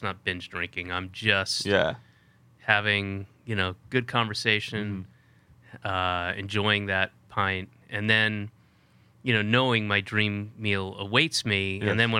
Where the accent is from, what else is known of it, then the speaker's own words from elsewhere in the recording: Georgia, United States; because I grew up in Georgia, it's hot, you know, 6-7 months out of the year.